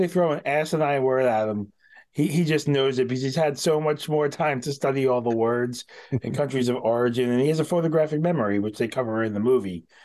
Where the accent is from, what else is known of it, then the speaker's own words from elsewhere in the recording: New York, United States; I have failed as a New Yorker.